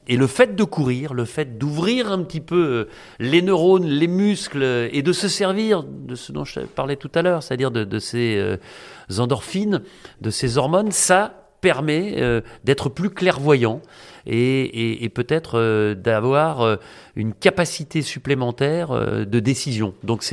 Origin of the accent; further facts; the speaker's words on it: Bourgogne-Franche-Comté, France; un bon vin rouge de ma région d'origine, la Bourgogne.